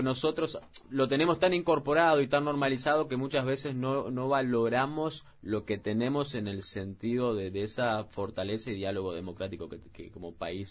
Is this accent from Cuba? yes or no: no; Uruguay; y mucho más siendo uruguayos, tener la oportunidad de hacer el esfuerzo de traer la cumbre a Uruguay es algo bueno.